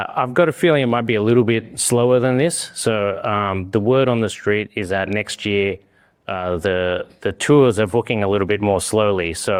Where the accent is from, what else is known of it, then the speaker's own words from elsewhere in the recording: Australia; born there; moved away as an adult; I was born in Australia and I got a Japanese mother. I got a law degree and a finance degree and I moved to Japan in 2007, splitting half my time between Osaka and Kyoto.